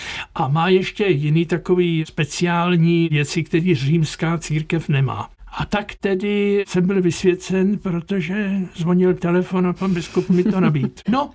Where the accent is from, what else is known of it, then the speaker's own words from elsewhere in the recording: South Bohemian Region, Czechia; já jsem z Českobudějovického revíru